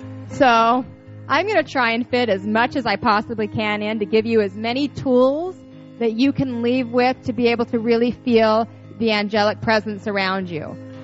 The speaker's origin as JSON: {"language": "English", "town": "Salt Lake City", "region": "Utah", "country": "United States", "tie": "born or raised there", "said": "I was raised in Salt Lake City, Utah, and so that wasn't the normal experience for people"}